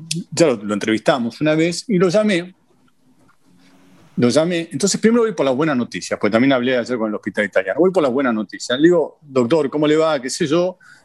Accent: Argentina; now in Uruguay; por más que yo esté viviendo en Uruguay, mi país sigue siendo Argentina y va a ser siempre Argentina, y mis afectos están allá

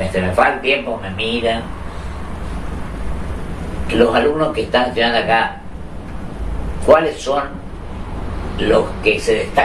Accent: Argentina; me reconforta como argentino

